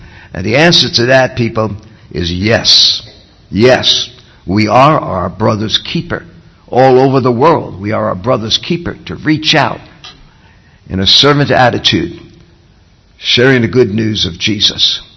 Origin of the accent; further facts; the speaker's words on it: New York City, New York, United States; born there; I was born in New York City. I was saved in New York City. I've been serving in Alabama, though, for a number of years now.